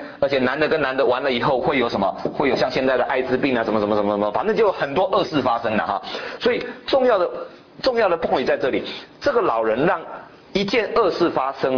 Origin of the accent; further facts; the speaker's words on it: China; 这就是我们中国人常常讲的哈